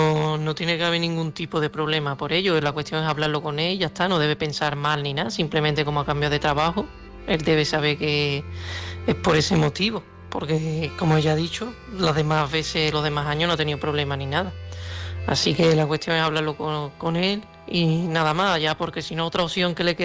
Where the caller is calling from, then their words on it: Seville, Andalusia, Spain; de Sevilla